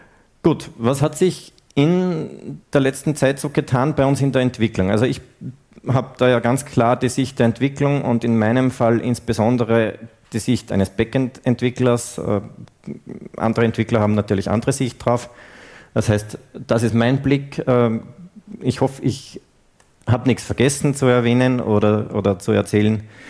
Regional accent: Upper Austria, Austria; ich komme aus Oberösterreich

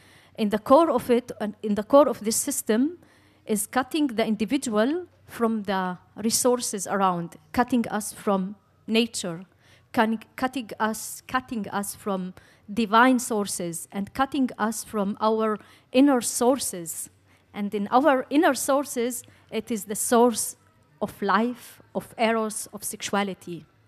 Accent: Palestine; as myself, as I grew up also in Palestine, and with all the privilege that I had

